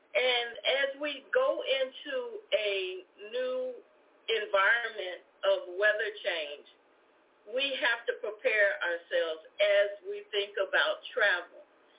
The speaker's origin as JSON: {"language": "English", "region": "Midwest", "country": "United States", "said": "Yes, and I say hot like fire because I'm a Midwesterner."}